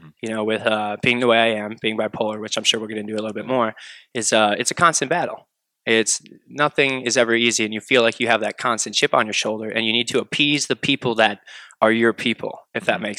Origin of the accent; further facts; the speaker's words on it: Brook Park, Ohio, United States; I'm originally from Brook Park.